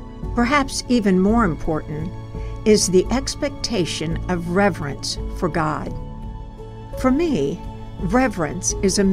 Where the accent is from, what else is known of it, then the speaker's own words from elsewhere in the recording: Tishomingo, United States; I was baptized at the age of 12 in my hometown of Tishomingo. Faith is strong in a small community, and Tishomingo has always epitomized the best of what it means to be a small community.